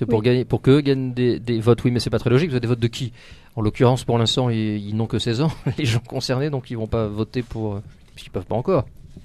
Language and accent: French; France; comme on l'entend chez nous en France, c'est 21 ans seulement